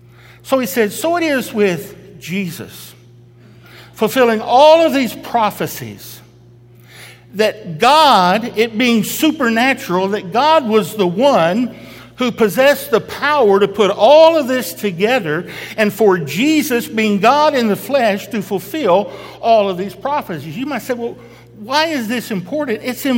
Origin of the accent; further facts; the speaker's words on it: Texas, United States; Even though I was born in Texas, raised in Texas, and preached most of my life in Texas. I love Texas.